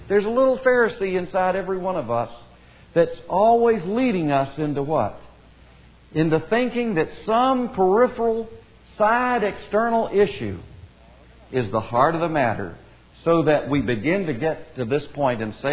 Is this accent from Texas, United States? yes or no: no; Myrtle Beach, South Carolina, United States; the gospel is that I grew up in the First Presbyterian Church of Myrtle Beach, South Carolina, which did not preach the gospel at the time I was there.